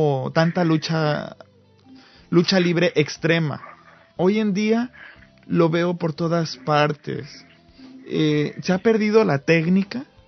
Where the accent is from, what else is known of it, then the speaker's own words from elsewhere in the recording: Mexico; Yo soy de México, allá crecí.